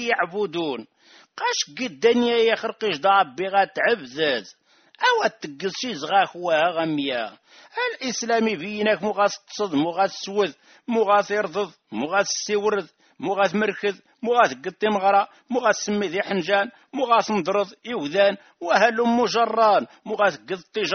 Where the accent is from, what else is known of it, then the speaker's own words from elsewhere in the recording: Rif, Morocco; أنا ريفي وأفتخر